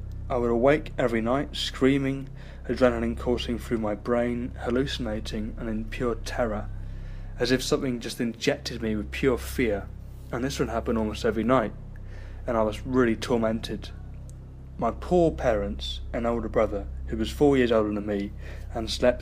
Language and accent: English; England, United Kingdom; I'm from England. I'm 23 years old